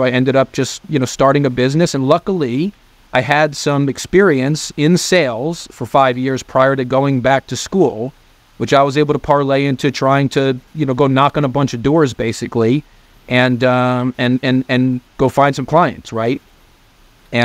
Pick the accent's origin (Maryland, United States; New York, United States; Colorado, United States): New York, United States; I was from New York originally, moved to the South, went to University of Georgia.